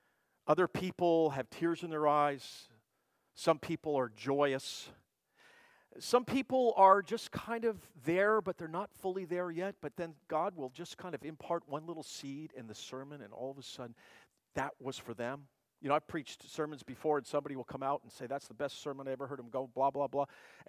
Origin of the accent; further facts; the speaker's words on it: United States; I grew up 22 miles outside of New York City.